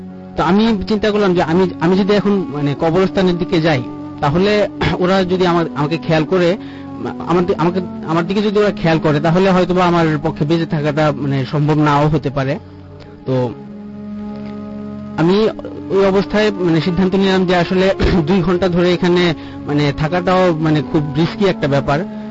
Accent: Kamalapur, Dhaka Division, Bangladesh; আমি এসেছি কমলাপুর থেকে।

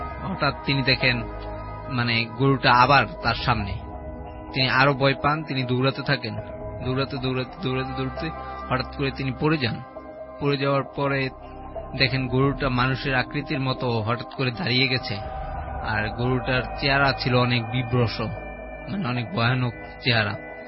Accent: Gazipur, Dhaka Division, Bangladesh; আমি গাজীপুর থেকে আসছি।

